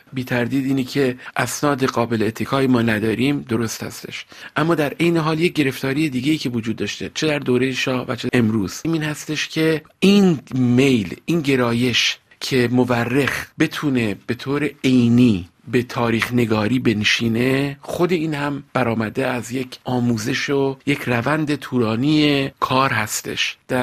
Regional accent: Tehran, Tehran Province, Iran; moved away as an adult; also born or lived in United States; من در تهران به دنیا آمدم، در یک خانواده نسبتاً مرفه بزرگ شدم. در تهران تحصیلاتم کردم، از همون سالهای نخست دانشگاه تحصیلات دانشگاهیم رو در امریکا آغاز کردم.

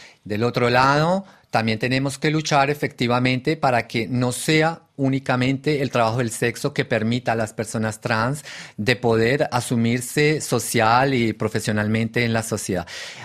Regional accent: Colombia; moved away; En el año 93 me fui de Colombia para Italia y allá en Roma llegué

